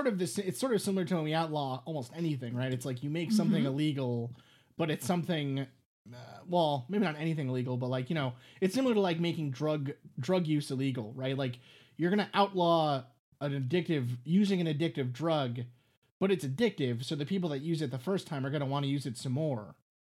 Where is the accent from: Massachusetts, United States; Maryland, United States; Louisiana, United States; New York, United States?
New York, United States; New York City; So I grew up in New York City, and there's a huge population, there is a sizable population, much more sizable than in other parts of the country, the United States, of Hasidic, various sects of Hasidic Jews, right?